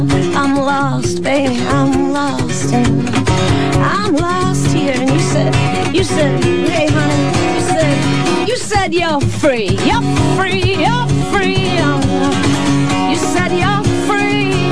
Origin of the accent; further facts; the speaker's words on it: Boston, Massachusetts, United States; back in my hometown in Boston